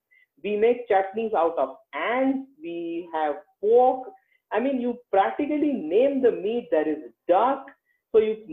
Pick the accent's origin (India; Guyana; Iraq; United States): India; anytime you say, I'm from India, the first question is